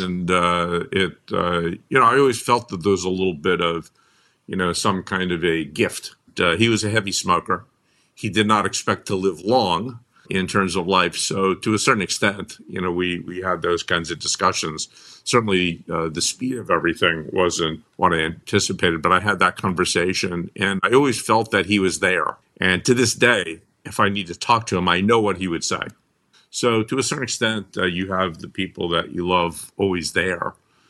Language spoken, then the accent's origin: English; Brooklyn, New York, United States; I grew up in Brooklyn, New York